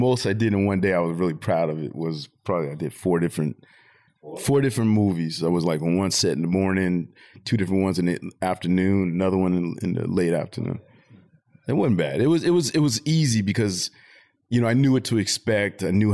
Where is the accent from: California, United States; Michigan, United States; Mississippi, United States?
California, United States; Pomona; I was born and raised in Pomona. My family was pretty much Pomona, LA.